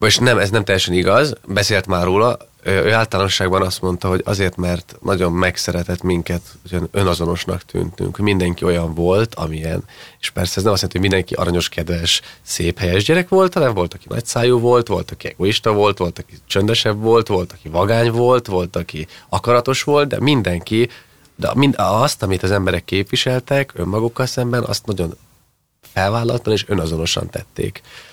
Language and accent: Hungarian; Debrecen, Hajdú-Bihar, Hungary; Igen, debreceni vagyok, ott születtem, és ott is tanultam